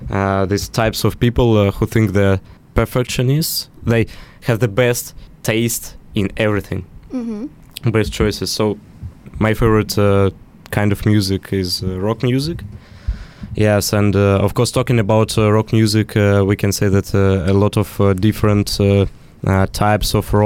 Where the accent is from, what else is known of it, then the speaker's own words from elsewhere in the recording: Moscow, Russia; now in Bournemouth, United Kingdom; I'm from the capital of cold Russia. I'm from Moscow